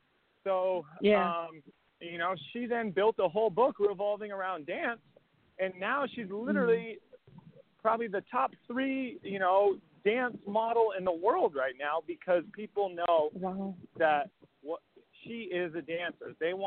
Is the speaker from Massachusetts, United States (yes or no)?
yes; Massachusetts, United States; And I'm from Massachusetts.